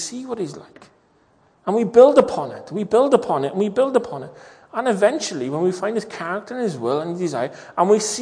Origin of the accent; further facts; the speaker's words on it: Wales, United Kingdom; I'm Welsh, she's Irish, so we met in England.